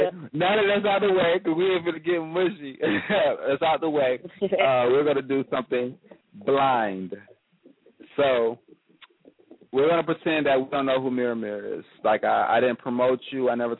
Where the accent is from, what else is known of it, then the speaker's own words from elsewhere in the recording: Jacksonville, Florida, United States; I'm from Jacksonville.